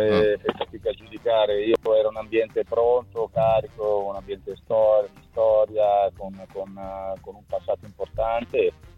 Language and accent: Italian; Ravenna, Emilia-Romagna, Italy; No, io sono di Ravenna, sono vicino, vado spesso